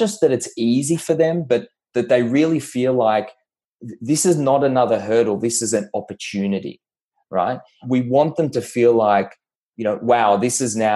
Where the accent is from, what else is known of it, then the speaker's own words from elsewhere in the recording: Tel Aviv, Tel Aviv District, Israel; moved away as an adult; now in Melbourne, Australia; A lot of years ago, I moved from Tel Aviv to Melbourne. And when I was living in Israel, I served in the military and I went to the best school in the country